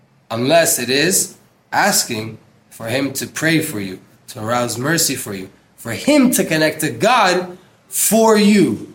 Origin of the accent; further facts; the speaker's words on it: United States; Because we grew up in America in a Christian place.